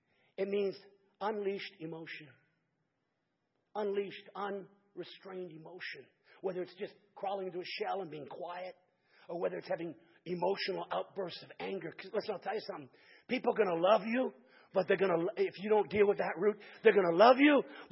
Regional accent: Hamilton, Ontario, Canada; When I was a kid growing up in Hamilton, just not far from here, I lived in a place next door to me.

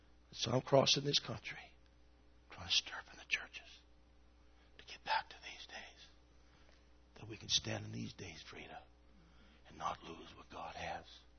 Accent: Canada; And so I said I was from Canada.

